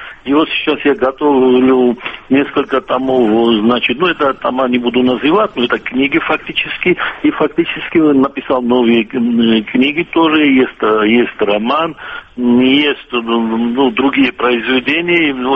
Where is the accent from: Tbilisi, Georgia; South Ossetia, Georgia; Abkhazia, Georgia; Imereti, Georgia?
Abkhazia, Georgia; Sukhumi; был несколько лет назад в моем родном городе. Я Сухумский сам.